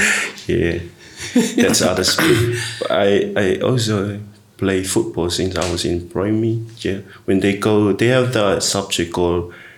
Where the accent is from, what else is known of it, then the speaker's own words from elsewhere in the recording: Apia, Tuamasaga, Samoa; I grew up in Upolu, in the capital of Samoa, Apia. There's a small village in Apia called Palisi.